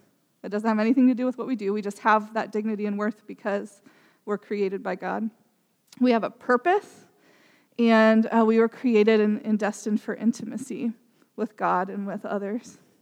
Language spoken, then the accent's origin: English; Ohio, United States; I was raised in Southern Ohio.